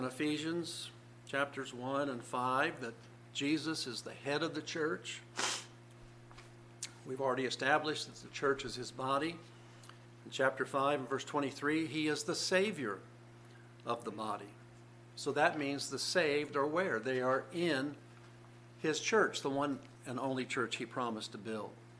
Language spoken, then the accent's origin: English; Indianapolis, Indiana, United States; I grew up in the Indianapolis area. There must have been two dozen drive-in movies.